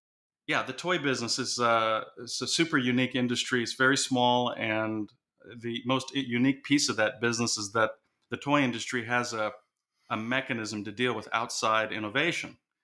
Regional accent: Kansas City, Kansas, United States; Well, I grew up in Kansas City. I went to high school here.

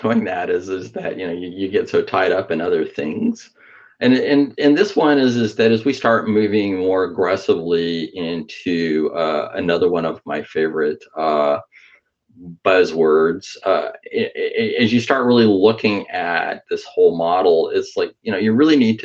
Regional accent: Western US, United States; I grew up in the Western U.S., so, you know, you listen to some country Western and stuff like that.

